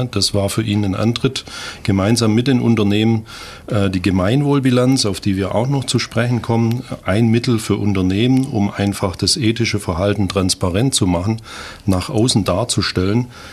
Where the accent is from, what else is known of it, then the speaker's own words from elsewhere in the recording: Ulm, Baden-Württemberg, Germany; now in Langenau, Germany; Ich komme hier aus Ulm, bin über 40 Jahre hier groß geworden, in die Schule gegangen und wohne jetzt seit 2 Jahren in Langenau bei Ulm